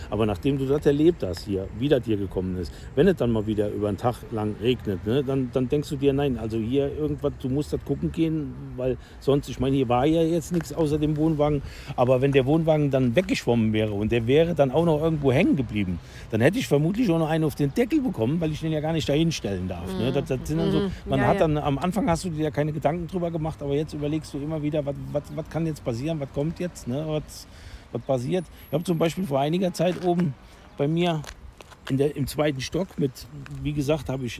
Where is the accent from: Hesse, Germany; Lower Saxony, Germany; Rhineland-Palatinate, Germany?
Rhineland-Palatinate, Germany; Höhr-Grenzhausen; now in Ahrtal, Germany; Ich bin gebürtig aus dem Westerwald, ja. Ich bin in Hörgrenzhausen aufgewachsen.